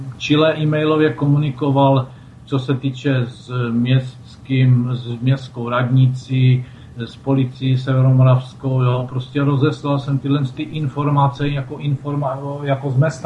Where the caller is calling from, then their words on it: Orlová, Moravian-Silesian Region, Czechia; Já, u nás v Orlové také velice hezky, slunečno. A teplo.